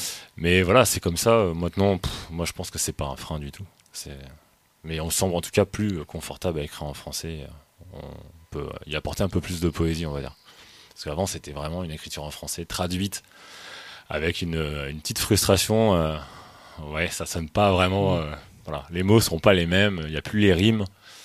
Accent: France; On se démarque plus en tant que Français à chanter en français

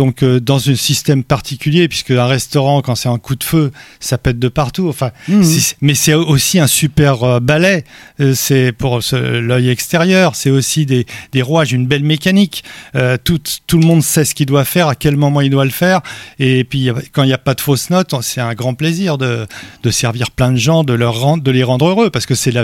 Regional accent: Trélévern, Brittany, France; Donc je viens de ma Bretagne plus profonde, encore plus, c'est plus à

